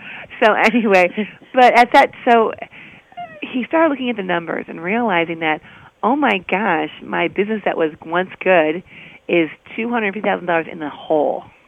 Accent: Dixon, Illinois, United States; Now, we're from Dixon, Illinois

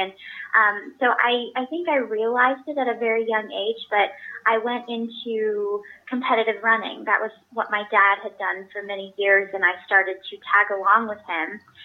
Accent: Little Rock, Arkansas, United States; It's home to me. So mm-hmm. I have such fond memories of being there. I literally was born there. I grew up there, and I didn't leave until I went to coll

